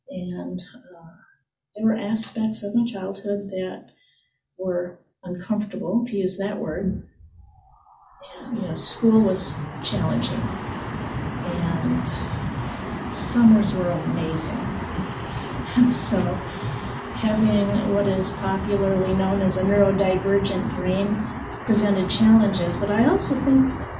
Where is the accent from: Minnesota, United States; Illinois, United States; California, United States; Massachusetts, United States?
Minnesota, United States; New Brighton; I grew up in New Brighton, in a suburb of St. Paul. And our family moved to that home, which is a new home, when I was about 4.